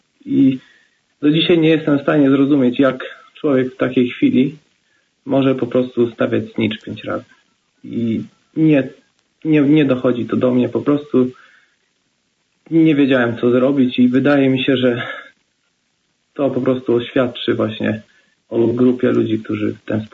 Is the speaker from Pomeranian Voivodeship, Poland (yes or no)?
yes; Gdańsk, Pomeranian Voivodeship, Poland; pochodzę z Gdańska